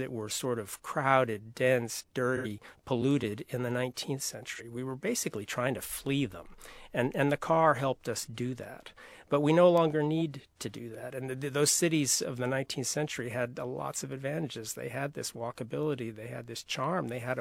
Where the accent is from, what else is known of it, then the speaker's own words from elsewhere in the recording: United States; I'm American, and I wanted to write about the American situation.